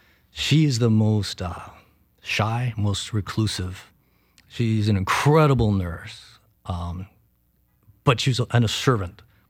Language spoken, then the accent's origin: English; Zambia; accent: Zambian; But I grew up around basically only black people. So my accent is more very typical of a black man in Africa, at least in Zambia.